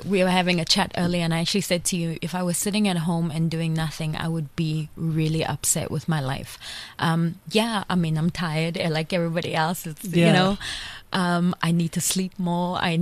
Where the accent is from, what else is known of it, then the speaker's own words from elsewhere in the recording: South Africa; I am from South Africa. This is where I'm from. So coming back here was it was very natural for me because I was home